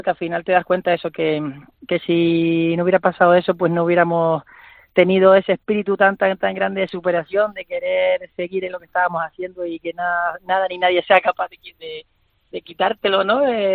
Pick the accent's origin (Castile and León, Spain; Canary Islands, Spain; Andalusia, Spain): Canary Islands, Spain; hemos cogido una planta invasora nuestra que nos identifica como canarios